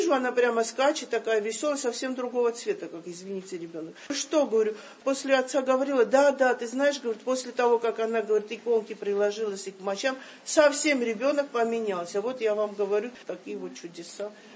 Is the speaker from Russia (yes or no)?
no; Georgia; И нам было это так непонятно, мы так, грузины так, такие, какие-то все растерянные были.